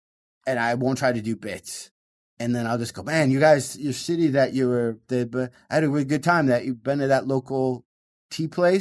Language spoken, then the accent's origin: English; Michigan, United States; I'm originally from Michigan.